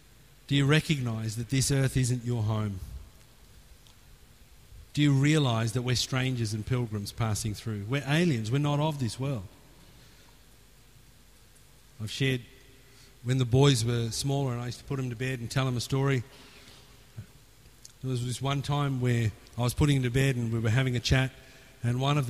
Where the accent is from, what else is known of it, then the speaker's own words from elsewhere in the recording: India; born there; Do you know where you come from? I was born in India.